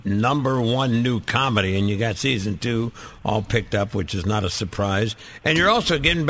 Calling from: Avon, Alabama, United States; I'm calling you from Avon, Alabama. I'm at the Banana Hut here tonight.

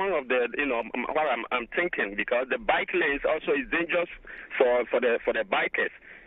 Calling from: New York, United States; Okay, I'm calling from Chelsea.

